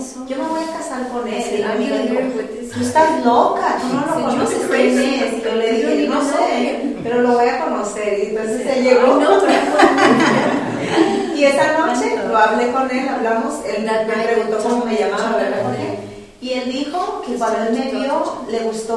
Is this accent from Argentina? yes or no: no; Mexico; Bueno, yo nací en México y yo fui una niña feliz.